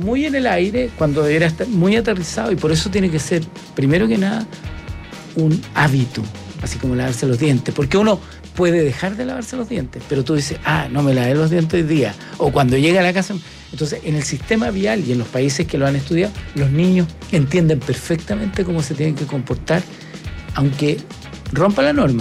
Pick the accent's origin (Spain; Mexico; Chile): Chile; los chilenos en general, como somos los ingleses de Sudamérica, conducimos por la izquierda.